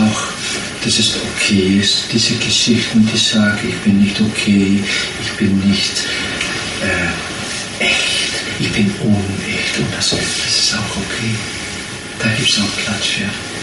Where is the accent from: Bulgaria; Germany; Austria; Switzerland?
Austria; Upper Austria; Ich bin immer stolz, ich komme aus Mühlviertel.